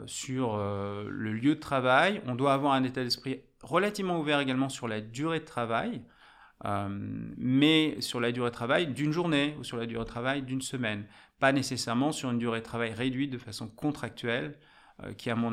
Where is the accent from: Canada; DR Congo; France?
France; Alors, je suis français, hein, donc et je suis suffisamment vieux pour avoir vécu la transition des 39 heures vers les 35 heures en France.